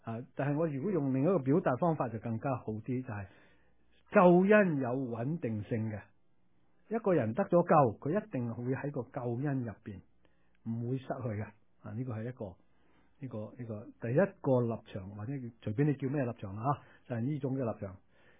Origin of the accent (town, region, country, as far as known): China